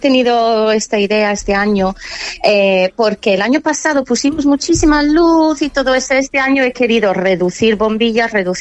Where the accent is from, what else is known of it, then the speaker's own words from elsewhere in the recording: England, United Kingdom; Spanish is a second language; now in Finestrat, Spain; Yo, como soy, bueno, soy inglesa, soy británica